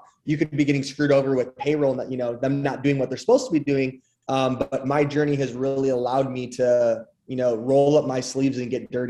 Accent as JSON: {"language": "English", "town": "Racine", "region": "Wisconsin", "country": "United States", "lives_now": "Milwaukee, United States", "said": "I moved, I'm from Racine, Wisconsin. So I moved to the big city, Milwaukee, Wisconsin"}